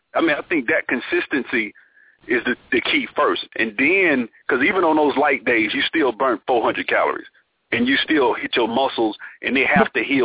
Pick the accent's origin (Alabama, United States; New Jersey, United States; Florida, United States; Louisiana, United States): Alabama, United States; Trace, I'm from Alabama.